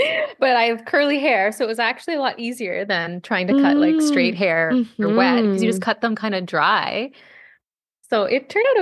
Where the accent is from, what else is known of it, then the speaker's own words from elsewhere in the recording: Ontario, Canada; we're gearing up to go on a trip back to my hometown in Ontario.